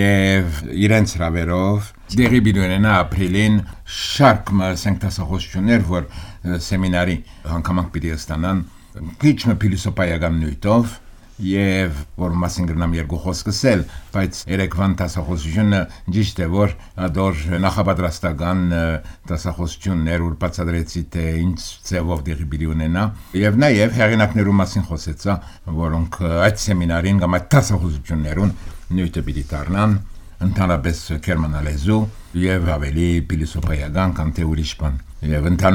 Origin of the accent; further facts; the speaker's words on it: Paris, Île-de-France, France; moved away as an adult; now in United States; ես Փարիզ ծնած եմ, Փարիզ մեծած, ուշ Ամերիկա անցած եմ, այդ 20 տարի մոտավորապես սկիզբը UCLA-ը, դո Կոլումբիա համալսարանները, ծածկի առաջ իմ գյանքս Ֆրանսիա էր անշուշտ